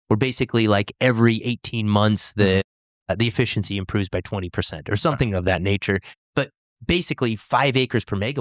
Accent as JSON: {"language": "English", "region": "Oregon", "country": "United States", "tie": "born or raised there", "said": "Growing up on the Oregon coast, that was actually a big thing. Tourists would come into the area just to, you know, spot humpback whales."}